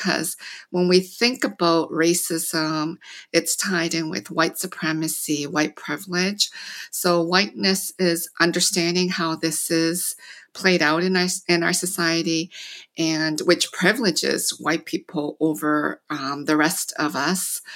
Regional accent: London, Ontario, Canada; also born or lived in South Korea; So I was born in Korea and then immigrated to Canada in 1975. So we weren't a Christian family. It was a few years later after immigration. And at that time, many of the other Korean immigrants, I grew up in a small city, London, Ontario

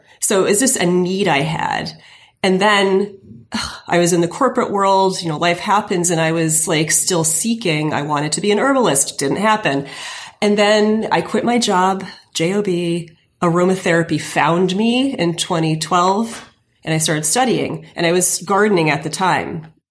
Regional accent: New York, United States; now in New York City, United States; Growing up in the Hudson Valley of New York.

